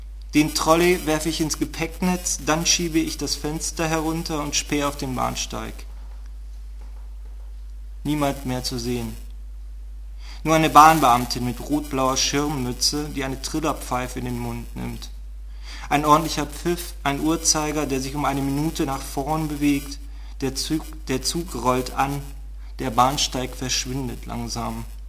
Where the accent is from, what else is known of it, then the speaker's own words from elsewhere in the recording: Berlin, Germany; ich komme aus Berlin